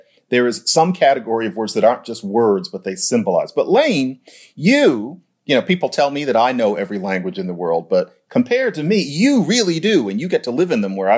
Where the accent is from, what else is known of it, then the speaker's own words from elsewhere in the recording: United States; although that's me as an American putting it that way